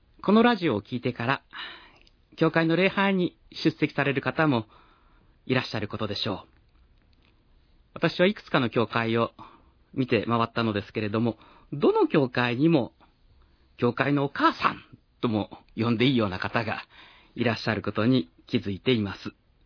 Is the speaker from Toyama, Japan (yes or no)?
no; Fukuoka, Japan; 私は博多出身で、辛子明太が好きだと思ったのか